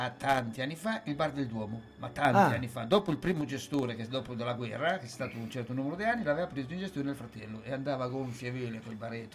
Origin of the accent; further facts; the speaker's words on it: Ancona, Marche, Italy; Io quando ero un ragazzetto, ci sono nato lassù, sono nato in San Francisco